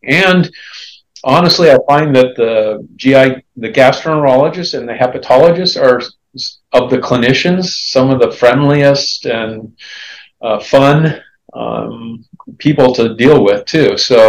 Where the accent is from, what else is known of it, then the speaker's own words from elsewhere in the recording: California, United States; also born or lived in Hawaii / Iowa; So I was born in California, grew up there, lived a short time in Hawaii, actually. Then came back to California.